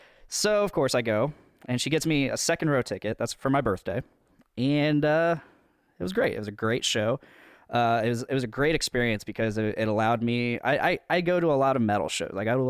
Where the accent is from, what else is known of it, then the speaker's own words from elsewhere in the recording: Delphi, Indiana, United States; I found out that he had actually played in my hometown of Delphi about 2 years ago. And to a sold-out crowd at the Delphi Opera House.